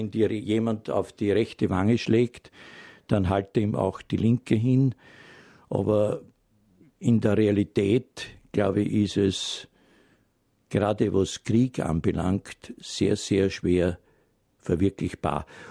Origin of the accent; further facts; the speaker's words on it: Obergrafendorf, Lower Austria, Austria; Schultor in Obergrafendorf, ist meine Heimat